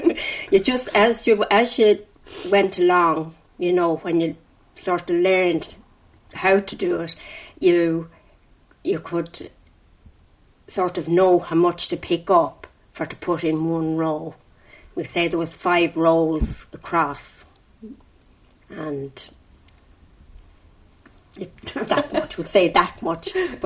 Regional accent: Kilkenny, Leinster, Ireland; moved away as an adult; now in Dublin, Ireland; I was from Kilkenny originally.

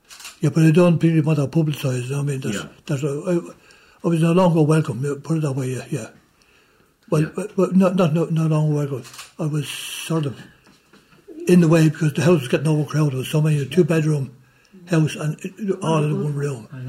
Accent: Ireland; moved away; they said to me, being Irish, we'll send you over to Ballymena in Northern Ireland, to the Royal Ulster Rifles training area.

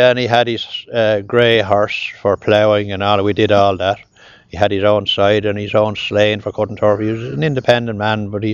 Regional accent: Dublin, County Dublin, Ireland; I was born in, well, I was born in Hollow Street in Dublin, but it was reared in a settle bed.

